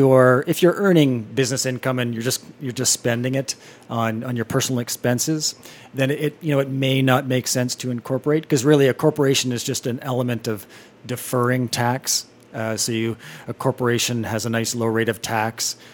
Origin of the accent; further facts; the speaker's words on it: Ontario, Canada; I grew up in Ontario, and I went to University of Toronto, and was working through my education